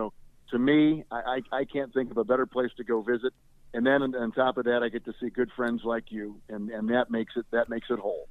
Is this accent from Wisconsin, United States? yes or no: yes; Green Bay, Wisconsin, United States; Well, you know, I grew up in Green Bay. My dad was with the Packers